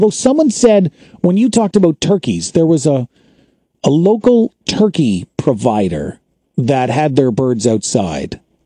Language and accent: English; London, Ontario, Canada; growing up in London, it's an island in the middle of farm country.